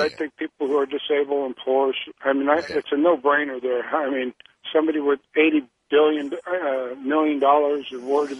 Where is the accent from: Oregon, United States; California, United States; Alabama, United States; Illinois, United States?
California, United States; also born or lived in Pittsburgh; now in Arkansas, United States; Well, I was born in Pittsburgh, raised in California, and I've lived out here for 3 years. I'm in the Ozarks.